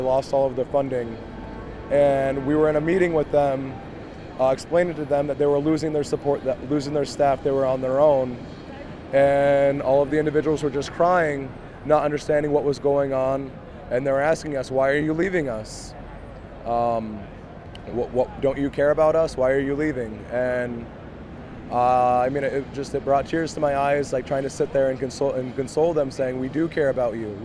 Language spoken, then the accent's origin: English; Illinois, United States; I came from Illinois to stand up for my future and for the future of this country.